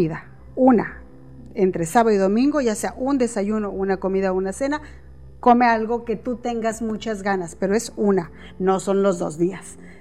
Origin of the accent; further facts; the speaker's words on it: Mexico; somos mexicanos, comemos tortillas, comemos frijoles, totopos.